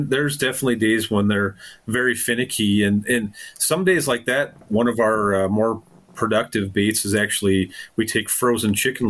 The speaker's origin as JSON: {"language": "English", "region": "Minnesota", "country": "United States", "tie": "born or raised there", "said": "So what happened with me is I grew up on Lake Vermilion and I fished up there like my whole childhood"}